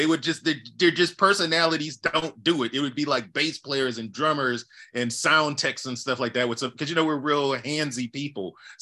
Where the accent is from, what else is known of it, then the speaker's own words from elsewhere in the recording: New Orleans, Louisiana, United States; I mean, I grew up right in the St. Bernard corridor down the street from Circle Food Store on North Villery. And in that neighborhood. So, you know, definitely a lot of just slightly outside of the Treme